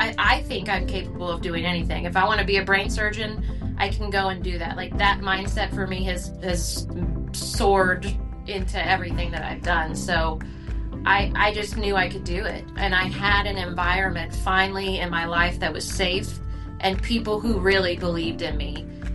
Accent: Lubbock, Texas, United States; moved away as an adult; now in Tennessee, United States; So I'm originally from Lubbock, Texas. I lived there 26 years.

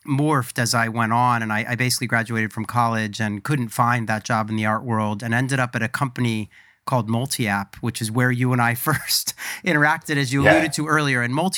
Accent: Philadelphia, Pennsylvania, United States; So I grew up in the Philadelphia area and went to undergrad at Swarthmore College.

